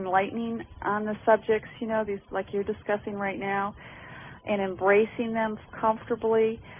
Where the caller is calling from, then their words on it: North Carolina, United States; I'm calling from North Carolina.